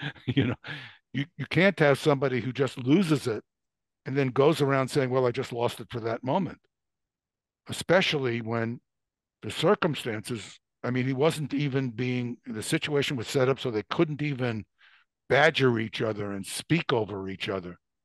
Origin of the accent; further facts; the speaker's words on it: United States; Those are my feelings as an American.